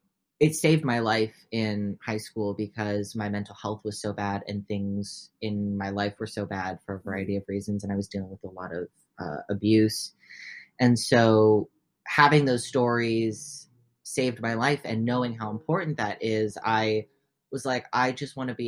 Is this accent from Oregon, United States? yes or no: yes; Oregon, United States; Me, born and raised in Oregon, only speak English.